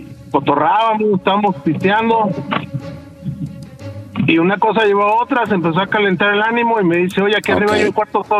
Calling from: Arcelia, Guerrero, Mexico; De Arcelia Guerrero.

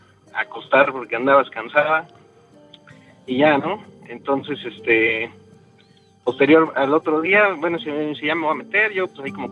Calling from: Mexico City, Mexico

